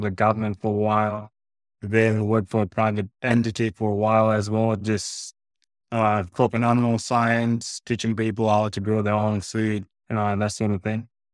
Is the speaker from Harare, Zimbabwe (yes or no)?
yes; Harare, Zimbabwe; also born or lived in Gweru; born in Gweru and eventually moved to the big lights in the capital city in Harare when mom moved jobs. And spent most of my childhood in Harare, in Chitungwiza